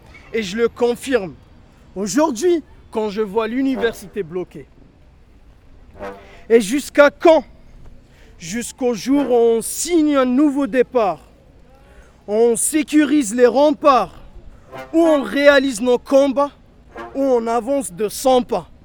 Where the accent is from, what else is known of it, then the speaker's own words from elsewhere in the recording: Algiers Province, Algeria; je viens de la banlieue d'Alger.